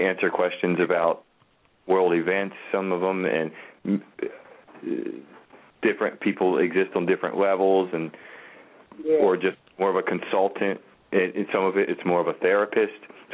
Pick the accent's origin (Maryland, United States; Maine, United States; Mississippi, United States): Maryland, United States; Baltimore; Me too. I'm from Baltimore.